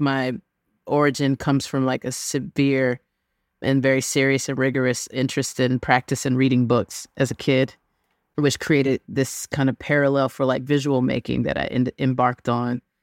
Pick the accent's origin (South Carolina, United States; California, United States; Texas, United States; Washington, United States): South Carolina, United States; I grew up in the South, specifically South Carolina.